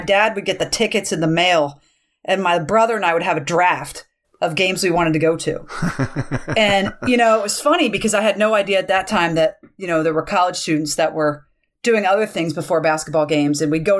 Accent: Durham, North Carolina, United States; Well, when I was a kid, I actually grew up in Durham, North Carolina. I've lost my accent along the way as I've been up north for a long time now.

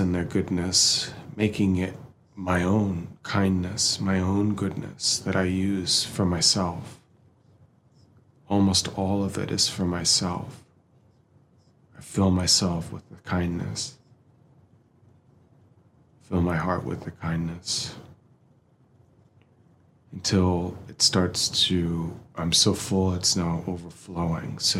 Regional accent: Texas, United States; I grew up in Texas, so it feels like being in the South when it's hot.

